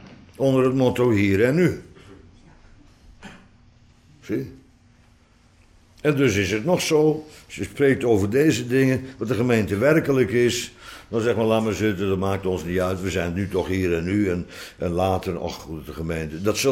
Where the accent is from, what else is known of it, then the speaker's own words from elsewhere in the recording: Netherlands; Bovendien, ik ben een Hollander